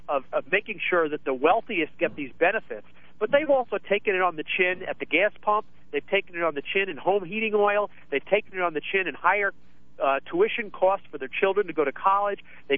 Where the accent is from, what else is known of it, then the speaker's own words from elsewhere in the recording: New York, United States; I'm a former Republican. I come from New York.